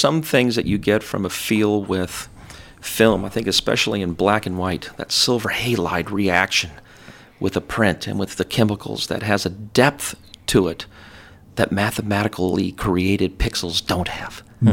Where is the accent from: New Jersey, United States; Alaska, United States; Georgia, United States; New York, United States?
Alaska, United States; And so Dad always had cameras growing up in Alaska, with Alaska being Alaska.